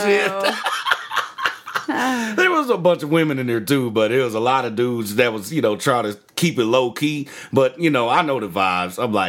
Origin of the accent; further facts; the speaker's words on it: Kansas, United States; And I told him I'm from Kansas.